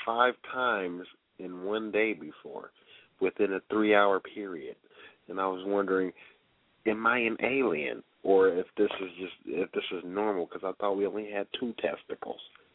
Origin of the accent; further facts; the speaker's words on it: Indianapolis, Indiana, United States; Sir, I am from Indianapolis. I am from Indianapolis